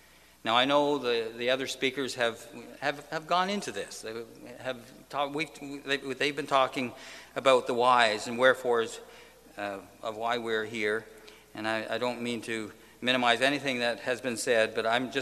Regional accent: Canada; I'm from Canada, so I'm one of the few that are here from Canada

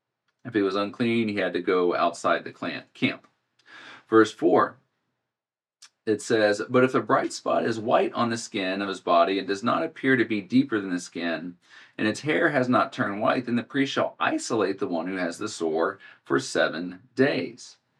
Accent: Ohio, United States; I grew up in Ohio. I can drive in a few inches of snow.

